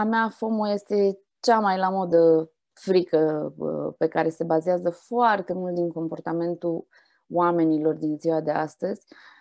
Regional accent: Romania; modul în care suntem noi construiți ca și români

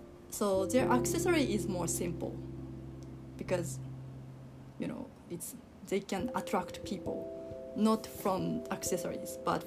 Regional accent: Kyushu, Japan; because I'm not from Kyoto. I'm from this great Kyushu island. So I cannot pronounce Kyoto dialect.

